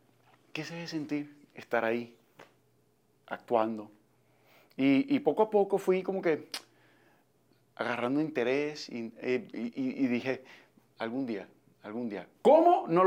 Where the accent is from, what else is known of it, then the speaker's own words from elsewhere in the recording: Maracaibo, Zulia, Venezuela; Maracaibo, mi ciudad natal y bueno, mi país Venezuela